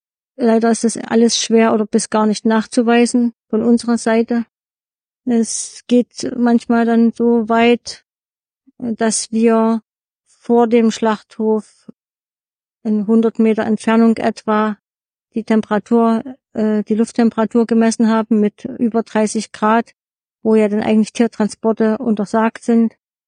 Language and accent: German; Weißenfels, Saxony-Anhalt, Germany; ich komme ganz aus der Nähe von Weißenfels.